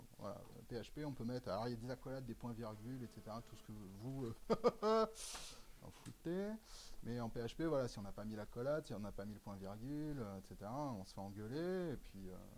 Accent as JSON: {"language": "French", "town": "Montpellier", "region": "Occitanie", "country": "France", "said": "Il y a qui dans la région, moi je suis de Montpellier"}